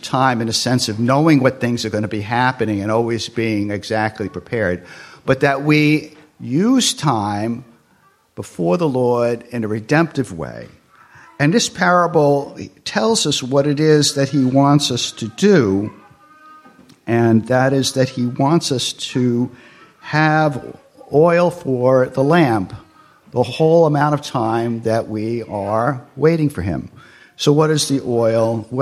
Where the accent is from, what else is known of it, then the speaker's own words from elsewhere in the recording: United States; I'm an American. I don't bow to anybody, you know.